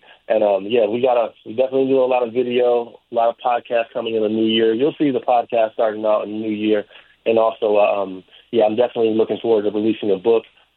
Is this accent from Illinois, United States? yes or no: yes; Chatham, Illinois, United States; I'm from Chatham on the south side